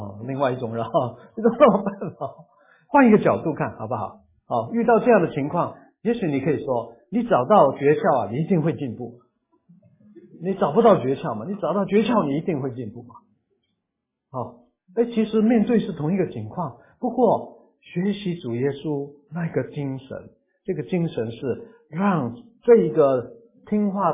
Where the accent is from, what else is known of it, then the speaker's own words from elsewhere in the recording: Guangdong, China; 我是广东人了，大家都知道哈。我虽然娶了福建太太呢，不过我的福建话呢还是磨练凳了，就是讲不通顺了。